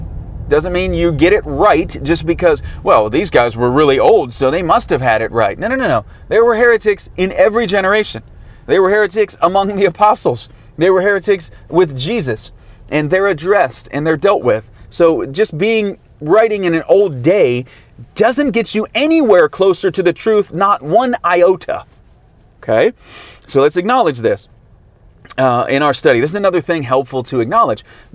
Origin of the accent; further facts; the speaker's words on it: United States; So it's not like I, as an American, am as influenced by things